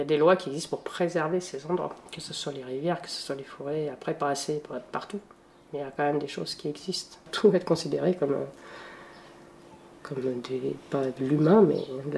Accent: France; Chez nous en France

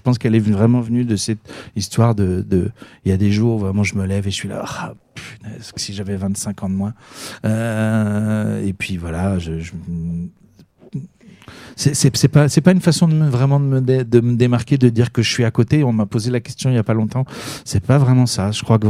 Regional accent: Orléans, Centre-Val de Loire, France; mes parents habitent ici, je suis natif d'Orléans, donc j'en suis parti revenu plein de fois, mais c'est quand même ma ville de cœur.

